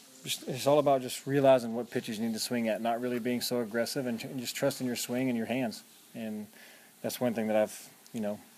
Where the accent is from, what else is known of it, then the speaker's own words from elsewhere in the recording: Georgia, United States; It's a local foundation back home that I started myself. In Georgia? In Georgia, yeah, in my hometown of Effingham County.